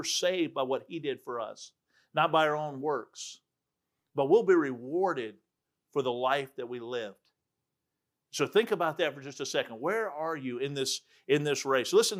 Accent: Alpharetta, Georgia, United States; And since we're from Alpharetta, I guess half suburban hillbilly.

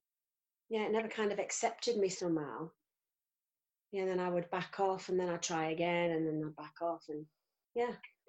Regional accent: Ireland; accent: Irish; So, you know, it didn't matter that I had my Irish accent. I mean, it's gone now, but it didn't matter there. It mattered in London.

